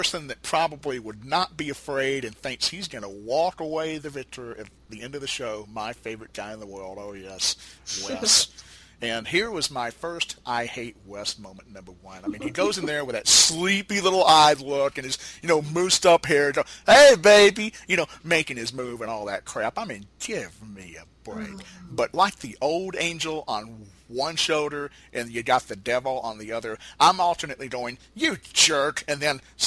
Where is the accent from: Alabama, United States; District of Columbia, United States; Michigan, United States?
Alabama, United States; Huntsville; the ABC affiliate in my hometown of Huntsville, Alabama.